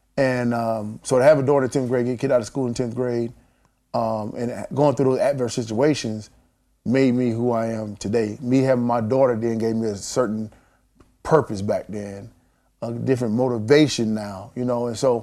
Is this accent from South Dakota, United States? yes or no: no; South Carolina, United States; and in my hometown, and then in Spartanburg, which is, you know, 15 minutes away from my hometown